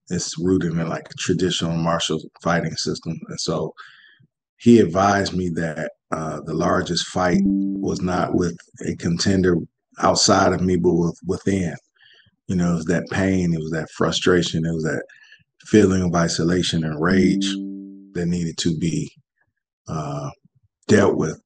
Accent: Detroit, Michigan, United States; from Detroit, Michigan. Born and raised here

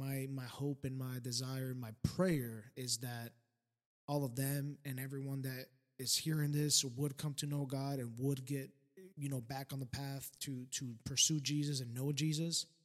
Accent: Colombia; I grew up in Colombia, South America. I want to say I was a Catholic culturally, you know, that's just what I grew up in.

